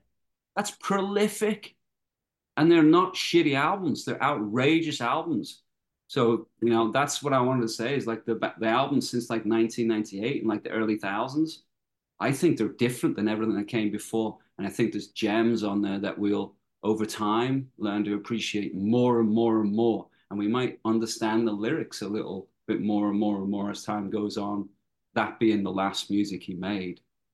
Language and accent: English; England, United Kingdom; I'm from North England. Like I would go over to North Wales every weekend with my family.